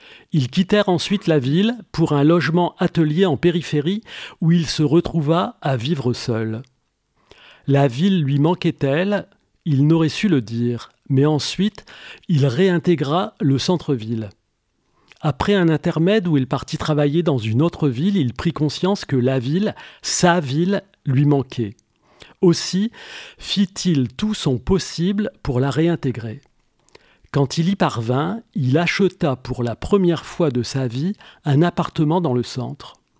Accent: Arras, Hauts-de-France, France; Je suis né à Arras, le livre parle de mes 44 premières années à Arras, mais alors je me sens d'Arras effectivement

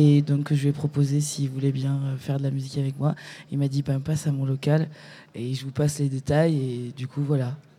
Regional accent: Vénissieux, Auvergne-Rhône-Alpes, France; born there; Je suis né à Vénissieux.

